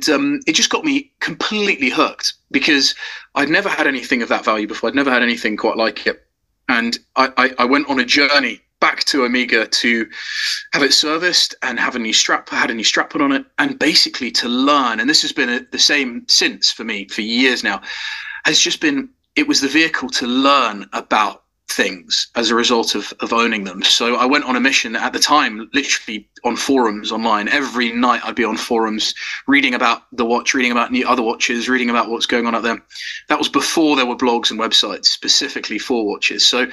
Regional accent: England, United Kingdom; also born or lived in South Africa; on holiday with my parents who are South African. We moved from South Africa to England when I was young.

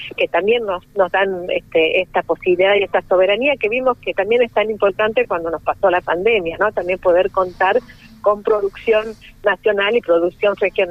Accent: Argentina; nos tiene que llenar de orgullo como argentinos y argentinas.

